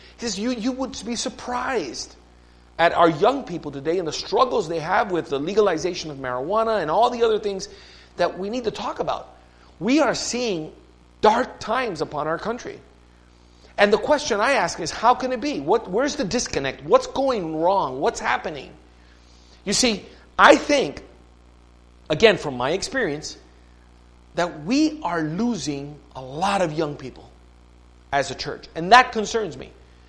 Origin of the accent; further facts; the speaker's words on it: Miami, Florida, United States; I'm Cuban background, Cuban parents, born and raised in Miami, Florida, which is almost Cuba. But it's United States. So I'm fluent in both English and Spanish.